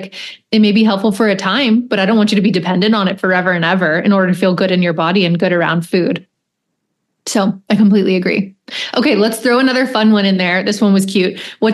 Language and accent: English; Lancaster, Pennsylvania, United States; So we had Salatai was the restaurant in my hometown, Lancaster, Pennsylvania.